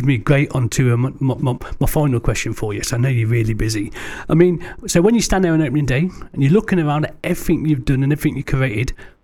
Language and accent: English; Coventry, West Midlands, United Kingdom; Yeah, because I'm from Coventry.